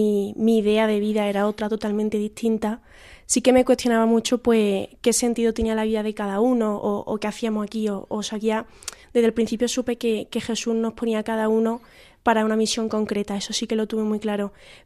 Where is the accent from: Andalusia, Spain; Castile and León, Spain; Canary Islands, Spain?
Andalusia, Spain; Córdoba; soy de Córdoba.